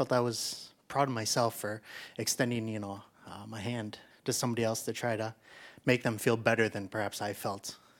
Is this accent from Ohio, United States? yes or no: no; Stillwater, Oklahoma, United States; I'm from Stillwater.